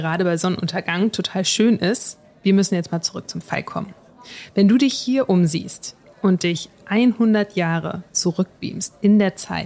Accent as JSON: {"language": "German", "region": "Lower Saxony", "country": "Germany", "tie": "born or raised there", "said": "ich bin in der Region aufgewachsen"}